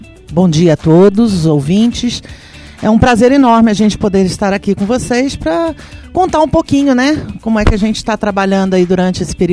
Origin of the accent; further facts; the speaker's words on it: Rio de Janeiro, Brazil; now in São Vicente de Minas, Brazil; Que eu saí do Rio de Janeiro, eu sou carioca, e vim para São Vicente de Minas.